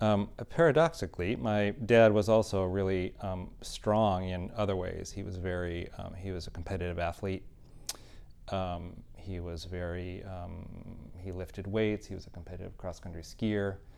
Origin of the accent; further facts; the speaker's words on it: Traverse City, Michigan, United States; also born or lived in Marquette, Michigan; I was born in born in Marquette, Michigan, in the Upper Peninsula. I didn't grow up there. My parents just happened to be up there for the summer. My dad was going to school. And I grew up around Traverse City in the Northern Lower Peninsula